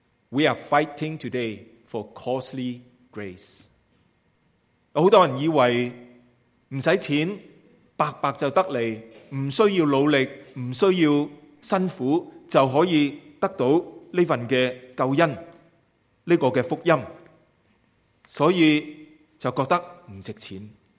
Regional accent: Hong Kong; 我们在香港长大的那些

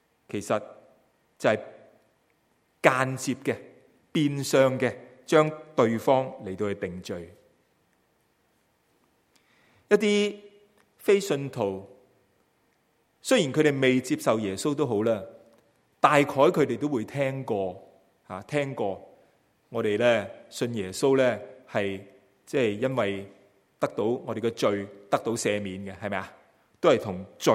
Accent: China; 戴起我们中国人的薄帽

